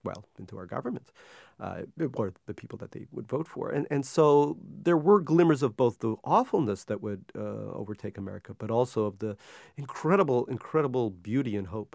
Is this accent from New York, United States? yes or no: yes; Queens, New York, United States; when I was a kid, I grew up poor in Queens